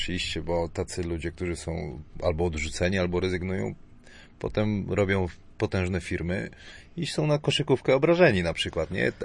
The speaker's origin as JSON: {"language": "Polish", "town": "Wrocław", "region": "Lower Silesian Voivodeship", "country": "Poland", "said": "tak porównując to cały czas do Wrocławia, bo jestem z Wrocławia"}